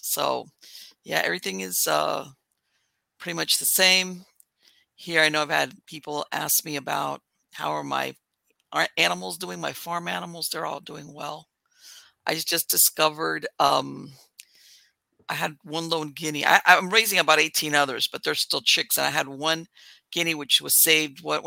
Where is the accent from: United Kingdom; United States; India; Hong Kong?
United States; Florida; When you're born and raised in Florida, especially South Florida, which has got a subtropical climate, you can withstand it.